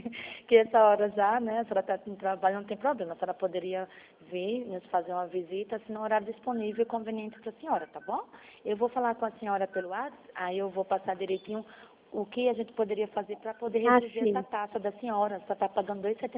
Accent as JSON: {"language": "Portuguese", "town": "Jaraguá do Sul", "region": "Santa Catarina", "country": "Brazil", "said": "Nós somos de Jaraguá do Sul."}